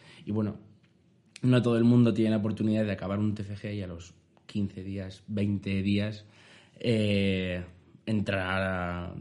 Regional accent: Castile and León, Spain; en mi pueblo, aparte de Ulaca, pues está el yacimiento de Nueva San Gil.

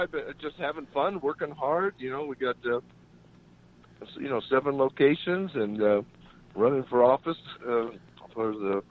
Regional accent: Phoenix, Arizona, United States; I'm born and raised in Phoenix, and I love what you do.

